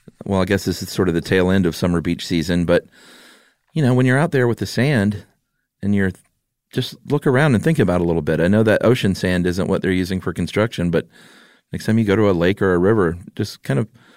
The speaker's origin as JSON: {"language": "English", "region": "Connecticut", "country": "United States", "said": "I am from Connecticut, but my sister just started as a freshman at the University of New England in Biddeford, which is just south of Portland."}